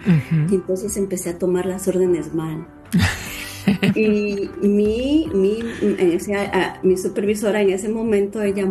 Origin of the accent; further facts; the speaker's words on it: Quito, Pichincha, Ecuador; now in United States; yo soy de Quito, Ecuador, de la mitad del mundo, muy orgullosa de ser de ahí. Y soy madre, soy esposa y madre de tres niños, de tres hermosos niños. Y vivo aquí en los Estados Unidos más de 25 años.